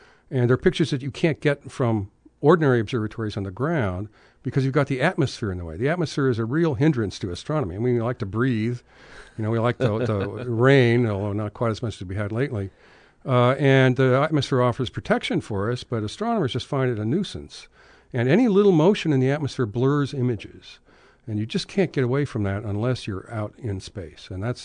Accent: San Francisco, California, United States; born there; Well, I was born in San Francisco

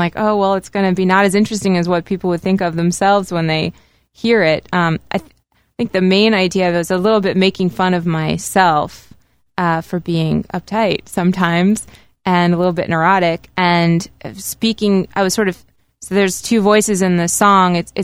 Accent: Virginia, United States; It's not really in my blood. I'm from Virginia.

